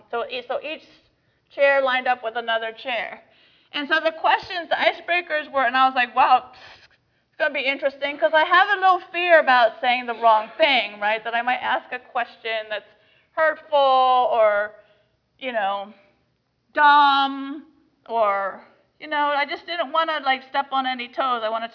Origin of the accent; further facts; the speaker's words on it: Indonesia; And I said, well, I grew up in Indonesia, and I really like swimming in the river.